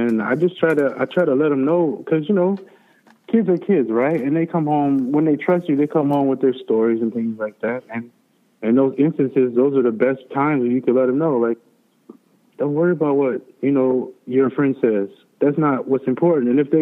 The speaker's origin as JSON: {"language": "English", "town": "Detroit", "region": "Michigan", "country": "United States", "tie": "born or raised there", "lives_now": "Orlando, United States", "said": "No, I grew up in Detroit."}